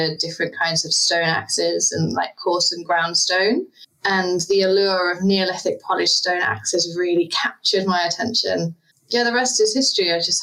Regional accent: East of England, United Kingdom; I grew up in East Anglia, and flint is amazingly abundant there

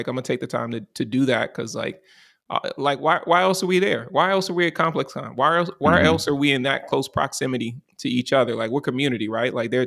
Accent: Baton Rouge, Louisiana, United States; Yeah, so I actually grew up just outside. I grew up in Baton Rouge, Louisiana.

